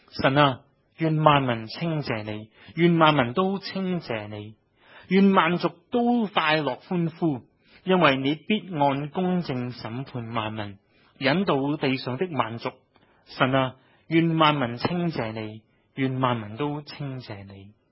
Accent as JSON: {"language": "Cantonese", "country": "Hong Kong", "said": "但喺以色列呢，唔係买到咁多我哋香港人用嘅嘢嘅。"}